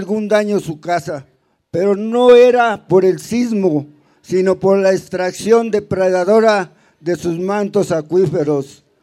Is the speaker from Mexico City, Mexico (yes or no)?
yes; San Gregorio Atlapulco, Mexico City, Mexico; originario del pueblo de San Gregorio, Atlapulco. La situación que vive mi pueblo